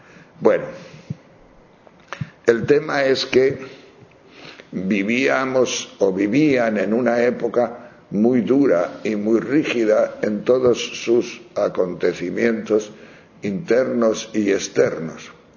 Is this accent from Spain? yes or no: yes; Palencia, Castile and León, Spain; Todavía me acuerdo yo, cuando era niño, en Palencia, Palencia con P